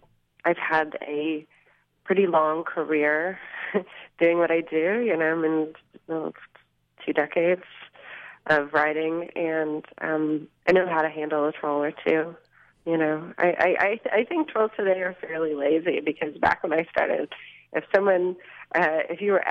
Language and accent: English; Minneapolis, Minnesota, United States; I grew up in Minneapolis, where at the City Pages, the local weekly at the time, had a woman who was absolutely at the vanguard of music criticism in the U.S.